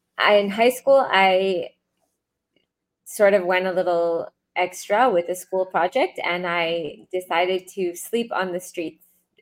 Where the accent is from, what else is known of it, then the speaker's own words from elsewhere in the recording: Toronto, Ontario, Canada; I grew up in Toronto, Canada, and I'm the daughter of immigrants